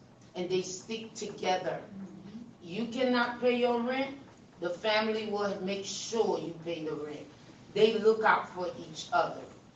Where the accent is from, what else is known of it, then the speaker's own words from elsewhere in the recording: Haiti; They will help the Cubans first, but they're very close with the Haitian and the Jamaican.